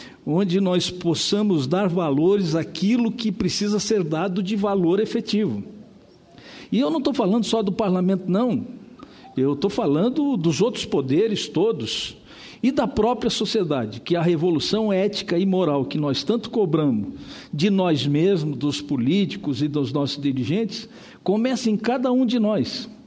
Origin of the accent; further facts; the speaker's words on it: Santa Catarina, Brazil; É, eu sou de Santa, então Santa Catarina.